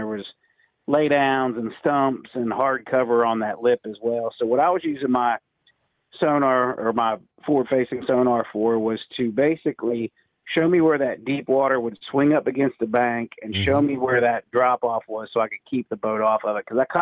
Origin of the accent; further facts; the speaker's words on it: United States; it sets up to me like basically where I grew up on the Ohio River.